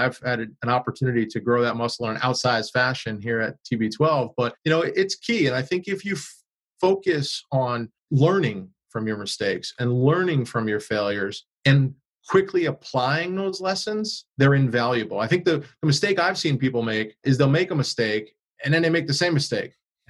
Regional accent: Connecticut, United States; now in Boston, United States; I'm originally from Connecticut, New York. I grew up a Giants fan.

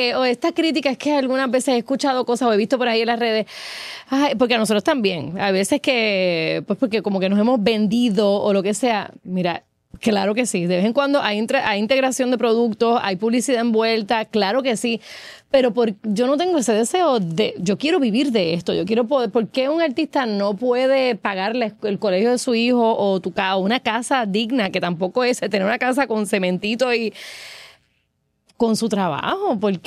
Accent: Puerto Rico; del pelo rizo, de cómo somos los puertorriqueños o las puertorriqueñas

